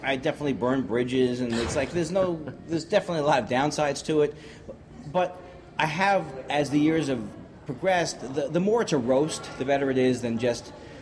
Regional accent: Queens, New York, United States; And I grew up in Queens

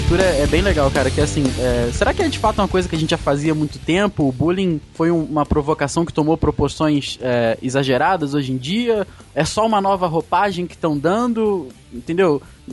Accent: Cachoeiro de Itapemirim, Espírito Santo, Brazil; em Cachoeira de Itapemirim, minha terra natal, eu conheci um ser humano.

